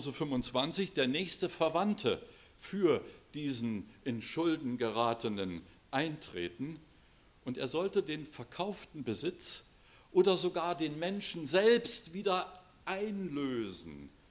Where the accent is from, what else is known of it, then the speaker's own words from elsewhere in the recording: Germany; Ich bin ja nun in der DDR aufgewachsen